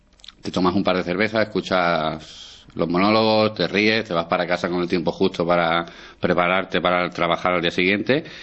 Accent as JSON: {"language": "Spanish", "region": "Andalusia", "country": "Spain", "lives_now": "Alcoy, Spain", "said": "Soy un poco un andaluz muy raro"}